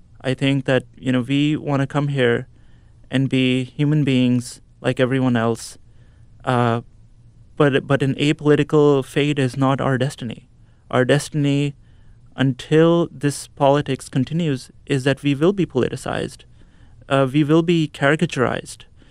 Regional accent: Pakistan; That's why I always want people to know that I am from Pakistan, but that I am here in a capacity where I have this wonderful, great privilege

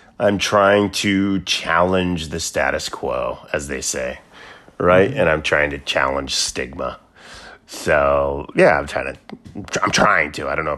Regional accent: Florida, United States; I grew up in a segregated Florida full of racism, and my dad's from Haiti.

